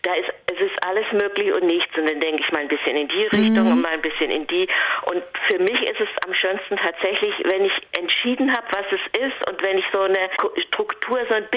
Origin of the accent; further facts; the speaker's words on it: Baden-Württemberg, Germany; ich bin Badnerin, ich bin in der Nähe von Offenburg aufgewachsen